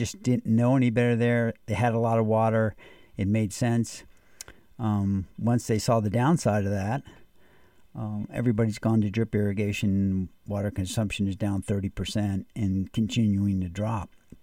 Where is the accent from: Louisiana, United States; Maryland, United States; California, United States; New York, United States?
California, United States; I grew up in California, and everybody in the Central Valley irrigated.